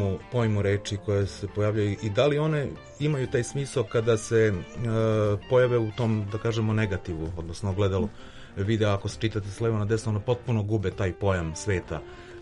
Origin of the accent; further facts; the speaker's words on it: Majdanpek, Bor District, Serbia; Priča vezana za moj rodni grad, jedno malo mesto Majdanpek.